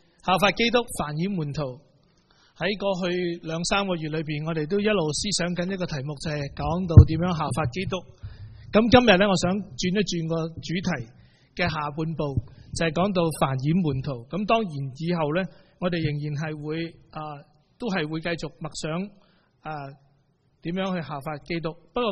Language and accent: Chinese; Guangdong, China; 我们广东人很喜欢讲馒头